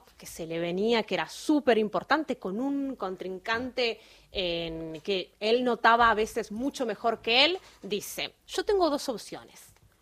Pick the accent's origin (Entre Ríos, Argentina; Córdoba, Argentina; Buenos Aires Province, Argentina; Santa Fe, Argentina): Buenos Aires Province, Argentina; San Antonio de Areco; Soy oriunda de Areco.